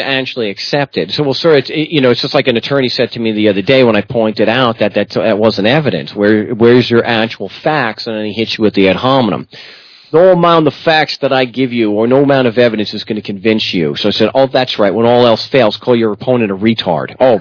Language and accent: English; Selden, New York, United States; some schmuck from Long Island, I grew up in Selden, not too far from when you guys are.